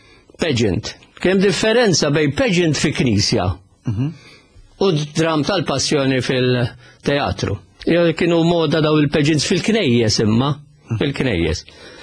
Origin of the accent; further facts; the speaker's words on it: Valletta, South Eastern Region, Malta; meta konna żgħar aħna mill-Belt, jien mill-Belt. Allura konna ħafna l-Belt kien hemm ċentru Palazzo Garaffa, kien ċentru sew ta' drama.